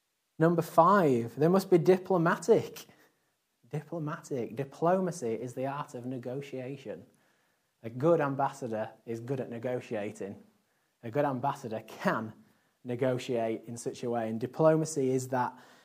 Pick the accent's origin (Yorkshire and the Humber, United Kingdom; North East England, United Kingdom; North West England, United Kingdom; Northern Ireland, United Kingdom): Yorkshire and the Humber, United Kingdom; accent: Yorkshire; my accent starts to go back Yorkshire when I visit home.